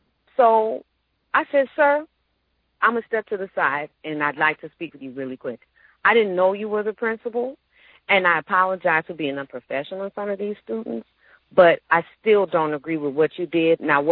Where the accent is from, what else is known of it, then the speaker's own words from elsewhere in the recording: New Orleans, Louisiana, United States; It could be because I'm from New Orleans and my ancestors really lived through me in that way.